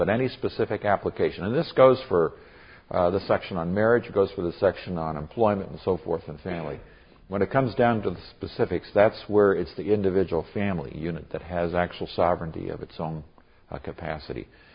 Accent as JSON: {"language": "English", "country": "Nigeria", "said": "I came from Nigeria. My parents grew up. They were missionaries there."}